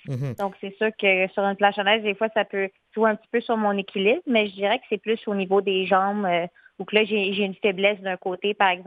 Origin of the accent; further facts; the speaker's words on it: Saint-Sauveur, Quebec, Canada; En fait, moi, je viens de Saint-Sauveur. J'ai 20 ans.